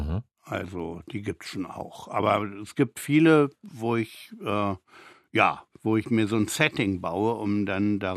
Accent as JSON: {"language": "German", "town": "West Berlin", "region": "Berlin", "country": "Germany", "tie": "born or raised there", "said": "gerne über meine Kindheit und Jugend in West-Berlin, aber in einer ganz anderen Form schreiben"}